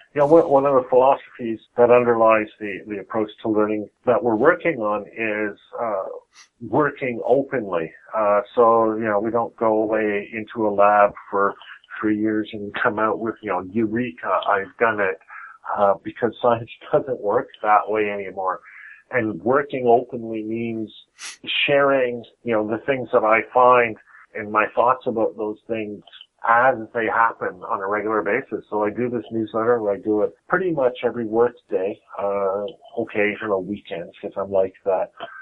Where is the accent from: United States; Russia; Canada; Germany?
Canada; Moncton, New Brunswick; I say, hello, I'm from Moncton, New Brunswick